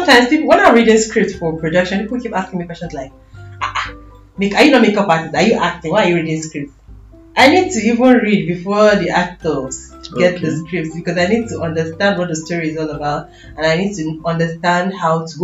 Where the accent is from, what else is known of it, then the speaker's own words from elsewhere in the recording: Sokoto, Nigeria; Yeah, I grew up in Sokoto.